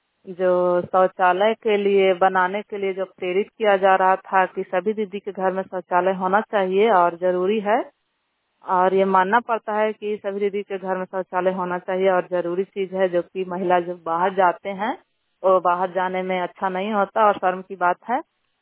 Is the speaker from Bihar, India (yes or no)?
yes; Bihar, India; ग्राम सैयद निवासी हूँ, अमन जीविका संस्था समूह के अध्यक्ष हूँ, गांधी जीविका ग्राम संगठन के सदस्य हूँ, ब्लॉक नगर नौसा और जिला नालंदा के निवासी हूँ।